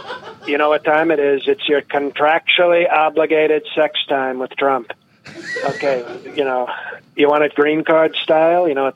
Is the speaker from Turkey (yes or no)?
no; Bronx, New York, United States; I'm from the Bronx.